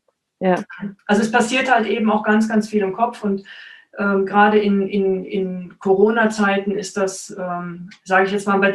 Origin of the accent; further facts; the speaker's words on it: Cologne, North Rhine-Westphalia, Germany; now in Stuttgart, Germany; Ich komme tatsächlich aus Köln.